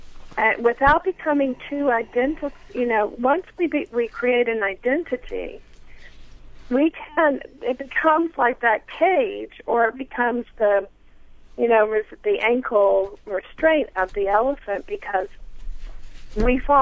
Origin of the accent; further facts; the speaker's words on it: United States; I grew up in the United States. I am now entering, I just turned 60